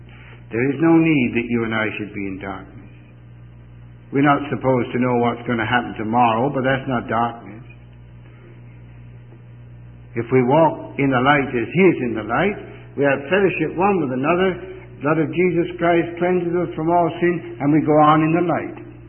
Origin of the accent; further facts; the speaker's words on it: Bristol, South West England, United Kingdom; He said, where do you come from? I said, Bristol, England.